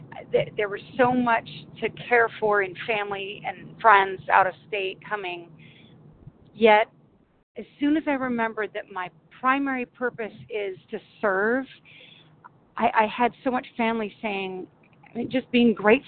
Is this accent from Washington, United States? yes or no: yes; Washington, United States; I'm from Washington State, recovered compulsive overeater.